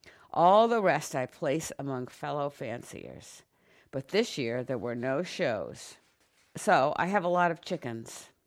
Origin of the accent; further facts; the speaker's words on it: Boston, Massachusetts, United States; Growing up in Boston, our family loved going to the Museum of Science.